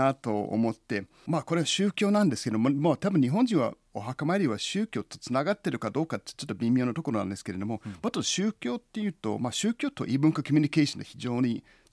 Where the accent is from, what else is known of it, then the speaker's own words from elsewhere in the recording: United States; Japanese is a second language; now in Toyama, Japan; 僕はアメリカ人なんですけれども、そこまであまり感じることないんですね、そして富山にもいろんな外国人が住んでるんですけれども